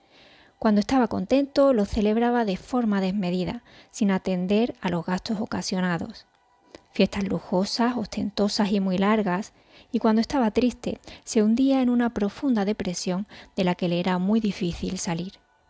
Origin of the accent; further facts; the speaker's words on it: Seville, Andalusia, Spain; now in Málaga, Spain; aunque llevo Andalucía por bandera, pues soy hija de cordobeses, nacida y criada en Sevilla y acogida por Málaga, donde vivo ya desde hace 18 años, siempre me he considerado una ciudadana del mundo.